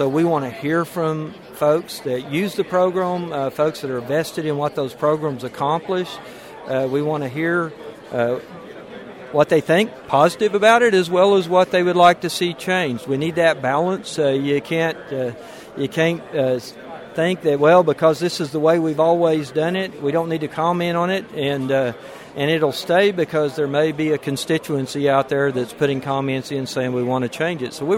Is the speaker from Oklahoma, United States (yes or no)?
yes; Anadarko, Oklahoma, United States; moved away as an adult; also born or lived in Louisiana; I was raised in Southwest Oklahoma, Anadarko. Spent the bulk of my career in the western side of Oklahoma, and then the state office in Stillwater, working with the conservation programs. Left in 2007, went to Louisiana